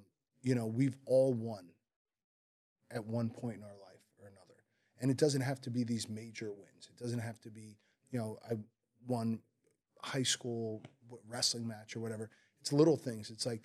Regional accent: Newark, New Jersey, United States; You know, I grew up in Newark, New Jersey, in not the best neighborhood. And, you know, my family was very blue collar, Italian, working class people.

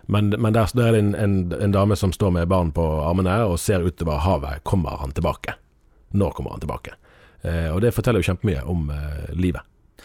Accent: Bergen, Vestland, Norway; Jeg har skjønt det at jeg er egentlig ikke fra Vestlandet når jeg er fra Bergen.

